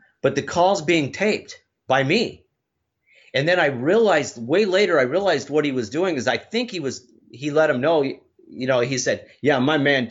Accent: Minnesota, United States; because I'm from Minnesota and I'm able to tape record calls under state and federal statute

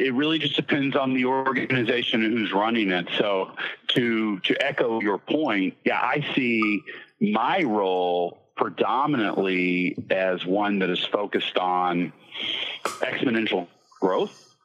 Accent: Fort Worth, Texas, United States; No, I grew up in Fort Worth, Texas.

